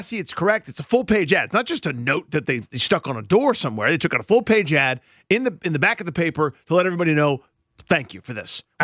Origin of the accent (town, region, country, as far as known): Chevy Chase, Maryland, United States; born or raised there